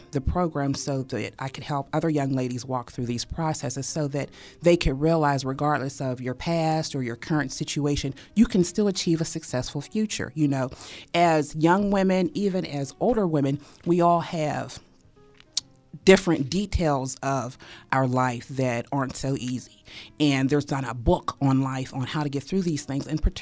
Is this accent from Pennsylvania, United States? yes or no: yes; Pittsburgh, Pennsylvania, United States; Yes, I am from Pittsburgh. I originally grew up in the Homewood area, I'm 42 years old